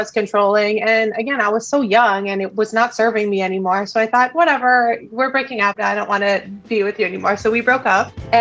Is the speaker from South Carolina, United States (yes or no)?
no; New Rochelle, New York, United States; moved away as an adult; now in New Orleans, United States; I'm from New Rochelle, New York.